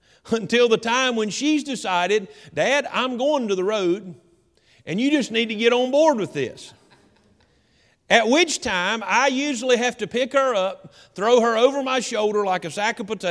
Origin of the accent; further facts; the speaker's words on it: Hickory, North Carolina, United States; I'm from Hickory, so we just call it a switch.